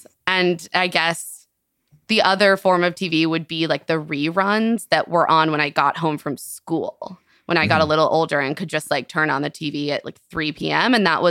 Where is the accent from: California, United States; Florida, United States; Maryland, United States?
Maryland, United States; Silver Spring; But yeah, I grew up in Silver Spring, Maryland. I was an 87 baby.